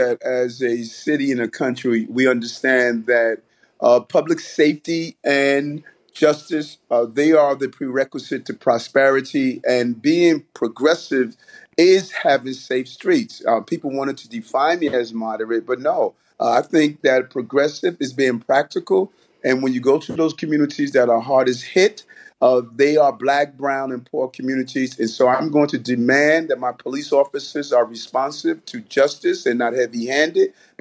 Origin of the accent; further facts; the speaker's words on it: New York City, New York, United States; I'm a New Yorker.